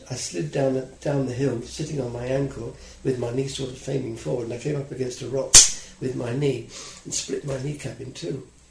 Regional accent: United Kingdom; I said, no, I'm British.

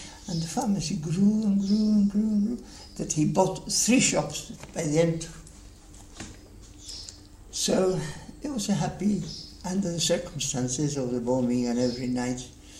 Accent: Gibraltar; I said, I come from Gibraltar. Oh, yes. Have you been here before? And I said, yes, during the war.

